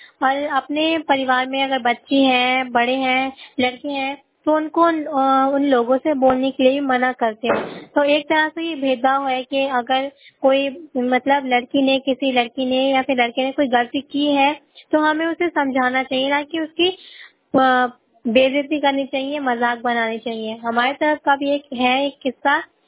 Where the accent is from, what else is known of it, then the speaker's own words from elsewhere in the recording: Bareilly, Uttar Pradesh, India; और मैं बरेली हाजीपुर से हूँ।